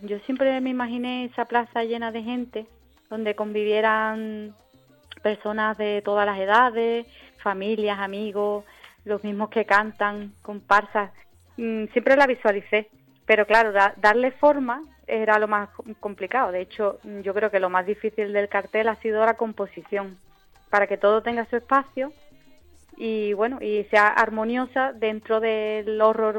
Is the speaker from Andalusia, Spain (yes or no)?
yes; Cádiz, Andalusia, Spain; como diseñadora y como gaditana, le he puesto toda la ilusión, vamos.